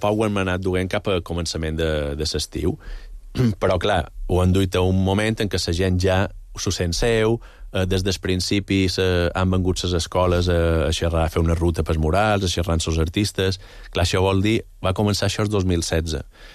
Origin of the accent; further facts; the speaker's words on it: Balearic Islands, Spain; Jo estiuetjat i he anat tots els caps de setmanes de quan era menut a Can Picafort. És a dir, que me sent de Can Picafort en gran part, perquè com la major part de mallorquins